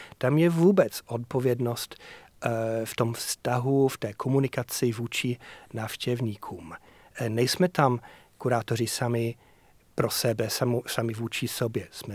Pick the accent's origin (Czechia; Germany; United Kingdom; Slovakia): United Kingdom; Yorkshire and the Humber; Czech is a second language; Já jsem chlap z Yorkshireu, David Hockney taky je chlap z Yorkshireu